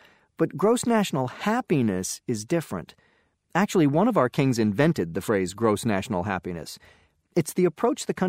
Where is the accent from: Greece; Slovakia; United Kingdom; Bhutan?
Bhutan; but you may not know that I'm from Bhutan. Bhutan is a small country, high in the Himalaya Mountains, between India and China.